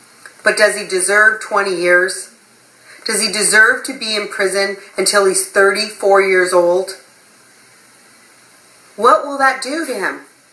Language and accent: English; Pacifica, California, United States; I'm from Pacifica, California.